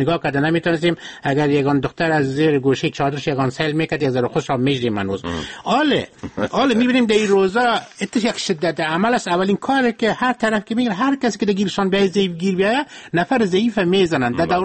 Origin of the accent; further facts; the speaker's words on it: Afghanistan; افغان هستیم. افغان یعنی چی؟ افغان یعنی هم پشتون هم ازبک هم ترکان هم هزاره، کل ما هستیم، کل ما افغان هستیم.